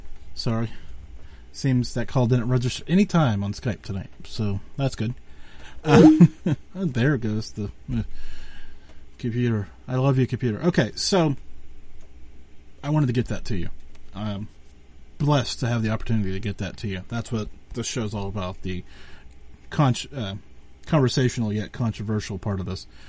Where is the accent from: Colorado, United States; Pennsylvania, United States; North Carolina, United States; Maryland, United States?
Pennsylvania, United States; because I'm from Western Pennsylvania